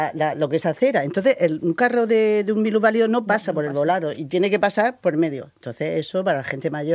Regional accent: Murcia, Region of Murcia, Spain; Pues, vamos, yo soy de Santa Eulalia y mi barrio es el mejor de Murcia, por supuesto.

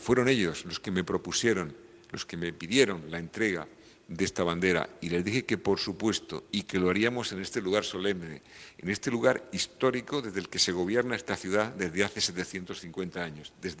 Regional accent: Murcia, Region of Murcia, Spain; ser un murciano de pie, nacido en Murcia

